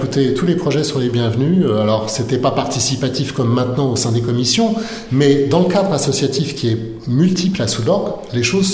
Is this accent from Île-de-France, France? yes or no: yes; Paris, Île-de-France, France; Moi, je suis parisien.